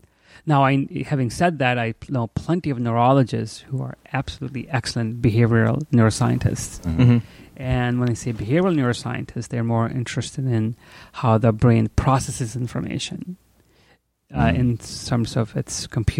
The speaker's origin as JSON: {"language": "English", "town": "Chicago", "region": "Illinois", "country": "United States", "tie": "born or raised there", "said": "I grew up in Chicago, North Side. Went to schools in Chicago."}